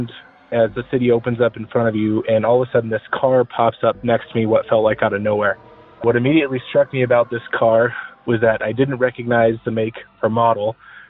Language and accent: English; Albuquerque, New Mexico, United States; Like I said, I'm from Albuquerque, New Mexico, and when you're coming west into town on I-40, you go through what we call the canyon